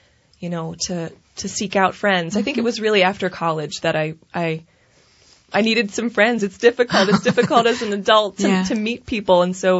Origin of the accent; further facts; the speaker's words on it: Pittsburgh, Pennsylvania, United States; We're from Pittsburgh. I'm a Pittsburgher.